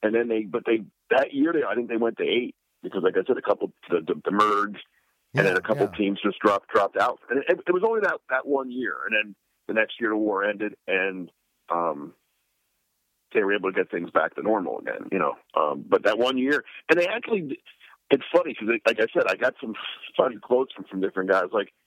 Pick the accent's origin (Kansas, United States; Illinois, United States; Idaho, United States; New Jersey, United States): New Jersey, United States; Trenton; I mean, I grew up in Trenton, New Jersey, which was right on the border.